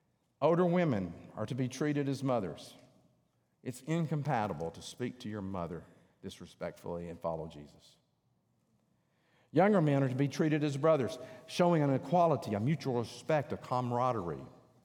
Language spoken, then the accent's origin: English; Georgia, United States; I'm from North Georgia. If you can't tell it, my eyes have probably given it away many times in my accent, okay?